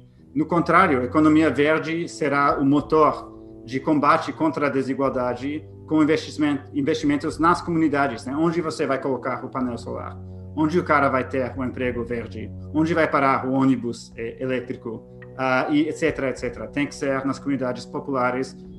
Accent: Toronto, Ontario, Canada; eu cresci numa família em Toronto cheia de anti-imperialismo, né? E a questão da CIA era presente, né? Meu pai era judeu

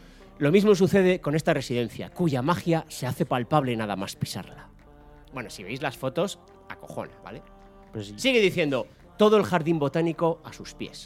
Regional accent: Autilla del Pino, Castile and León, Spain; es una cosa que yo conozco de mi pueblo, que lleva bastante tiempo

